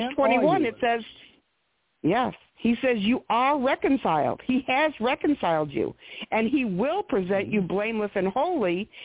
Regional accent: United States; I was raised in the United States all my life. English is not my second language.

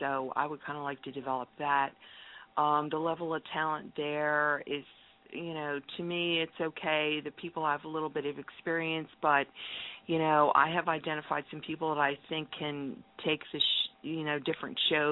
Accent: East Coast, United States; I kind of understand that, you know, I'm from the East Coast and I'm kind of used

